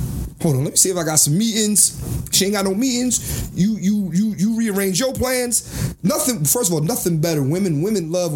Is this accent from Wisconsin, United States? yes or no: no; Philadelphia, Pennsylvania, United States; If we're in Philadelphia, Pennsylvania, if we're in my hometown.